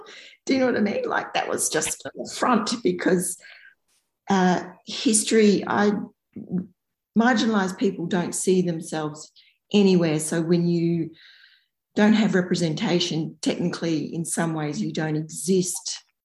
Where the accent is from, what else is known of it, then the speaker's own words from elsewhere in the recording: Broome, Western Australia, Australia; I grew up in Broome, and we have a very strong local history, and that's based around the pearling industry and the pastoral industry to a certain extent.